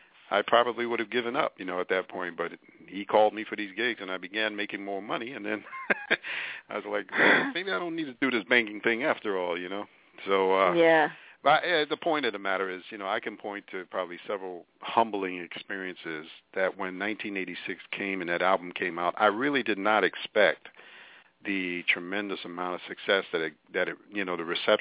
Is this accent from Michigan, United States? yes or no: no; New York, United States; Well, you know, fortunately, you know, I'm from New York, so I get it, you know.